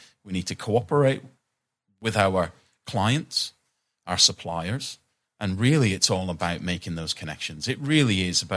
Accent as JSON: {"language": "English", "town": "Aberdeen", "region": "Scotland", "country": "United Kingdom", "said": "I'm from Aberdeen. It rains all the time."}